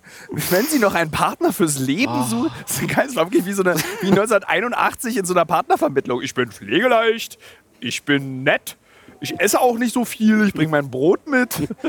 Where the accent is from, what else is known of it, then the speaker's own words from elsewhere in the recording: Berlin, Germany; ich komme aus Berlin.